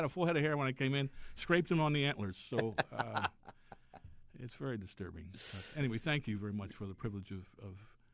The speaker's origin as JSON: {"language": "English", "town": "Catonsville", "region": "Maryland", "country": "United States", "tie": "born or raised there", "said": "And growing up in Catonsville, as I did, I was 5 years old when the Orioles came here from St. Louis."}